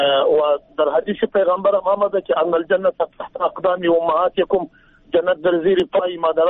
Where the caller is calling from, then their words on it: Jowzjan, Afghanistan; از جوزیان.